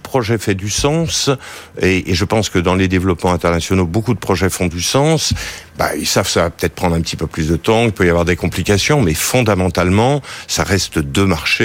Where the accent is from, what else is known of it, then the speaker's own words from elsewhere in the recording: France; D'abord on a trouvé en tant que Français et franco-américain pour beaucoup que c'était l'année où il fallait célébrer